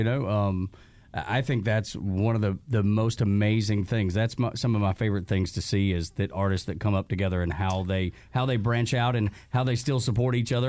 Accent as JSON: {"language": "English", "town": "Dalton", "region": "Georgia", "country": "United States", "tie": "born or raised there", "said": "So I grew up in Dalton, Georgia, just south of Chattanooga."}